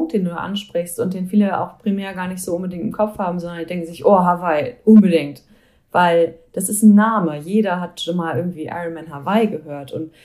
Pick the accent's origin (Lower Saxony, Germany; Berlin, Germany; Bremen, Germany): Bremen, Germany; in meiner Heimatstadt Bremen